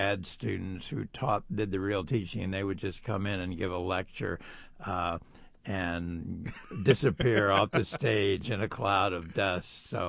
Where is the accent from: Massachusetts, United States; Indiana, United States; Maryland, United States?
Indiana, United States; guys from New York, and I was like, you know, really an oddball from Indiana, and they made fun of my accent.